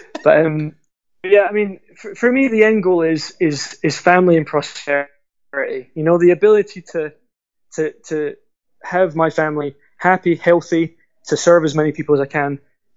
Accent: Glasgow, Scotland, United Kingdom; now in England; So I was raised in Glasgow, and my dad's from Ireland. So and my mum's Scottish, and we live in England. So I'm very the purest form of a mongrel British, British lad as you can have.

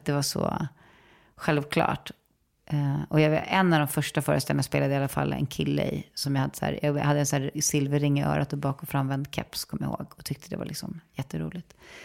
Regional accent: Saltsjöbaden, Stockholm County, Sweden; Boteater var en liksom amatörteaterförening i Saltsjöbo där jag växte upp.

